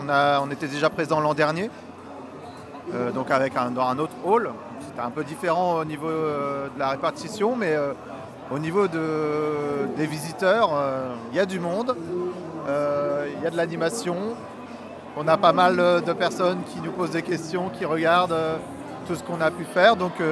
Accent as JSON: {"language": "French", "town": "Tours", "region": "Centre-Val de Loire", "country": "France", "said": "Moi, pour ma part, je viens de Tours."}